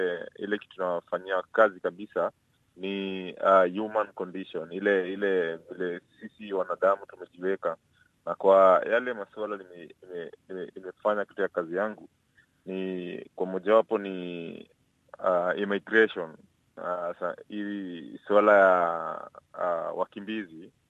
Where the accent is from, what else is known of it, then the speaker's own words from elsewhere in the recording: Kenya; nimetoka Kenya